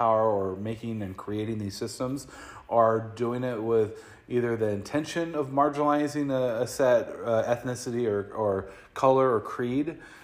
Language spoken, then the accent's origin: English; Long Beach, California, United States; I grew up in Long Beach, where I was one out of, I think it was 8 or 9 white people in the whole school.